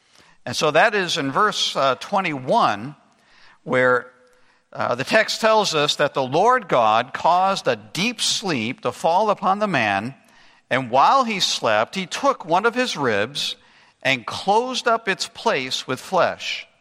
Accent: Massachusetts, United States; She was growing up in Pittsburgh in an entirely different religious environment than what I was growing up in Massachusetts.

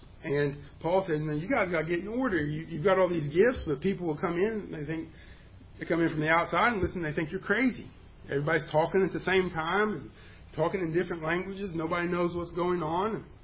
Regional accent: Clay, West Virginia, United States; I told them I was from Clay, West Virginia.

